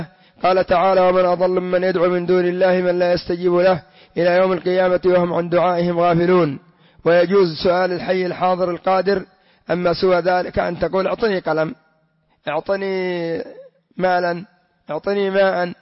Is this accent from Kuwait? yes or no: no; Yemen; وعندنا في اليمن الجبرتي والمساواة وابن عيسى والمحضار